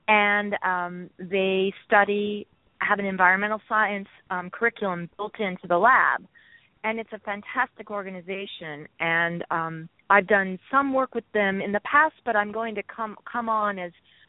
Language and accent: English; Oregon, United States; I've even been quoted as saying it's because I'm from Oregon, because when I was a little girl, that's when the first ever national bottle law went into effect, and that happened in Oregon